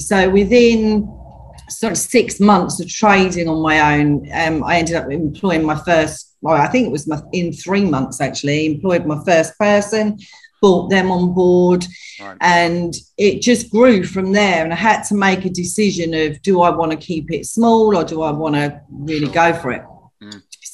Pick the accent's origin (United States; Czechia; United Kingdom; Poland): United Kingdom; Wickford, East of England; So I am an Essex girl, born and bred. I come from Wickford, so Basildon, sort of Wickford way originally, and then I moved to Colchester quite a few years ago now, over 30 years ago.